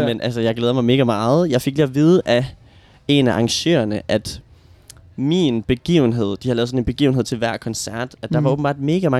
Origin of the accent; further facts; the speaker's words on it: Region of Southern Denmark, Denmark; accent: Sønderjysk; now in Copenhagen, Denmark; jeg snakker sønderjysk for at holde dialekten ved lige og sproget ved lige, fordi jeg flyttede til København for at gå musikvejen